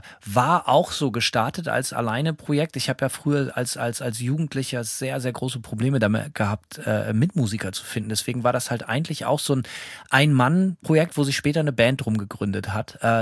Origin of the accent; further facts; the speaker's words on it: Bremen, Germany; now in United States; Also ich bin ja auch in Bremen Luftlinie vom Weserstadion geboren und aufgewachsen, konnte da halt auch so hinlaufen.